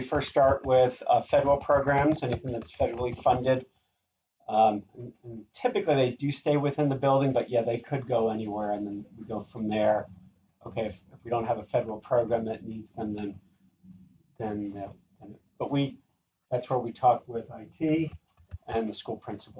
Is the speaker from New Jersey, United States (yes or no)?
yes; New Jersey, United States; I'm from New Jersey.